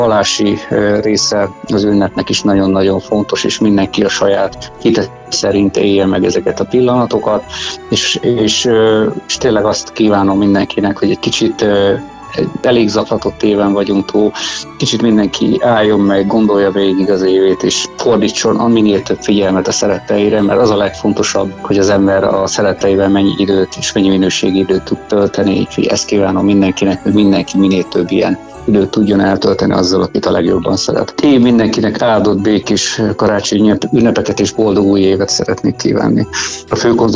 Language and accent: Hungarian; Hungary; born there; ugye én a Tiszaparton születtem, nagyon szeretem a halat